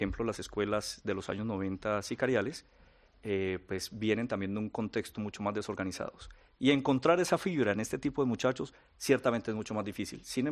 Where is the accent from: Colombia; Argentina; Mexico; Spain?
Colombia; Cali, Valle del Cauca; De Cali. Yo soy de Cali.